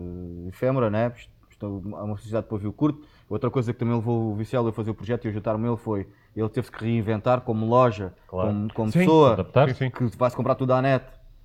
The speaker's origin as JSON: {"language": "Portuguese", "region": "Algarve", "country": "Portugal", "said": "somos daqui, do Algarve"}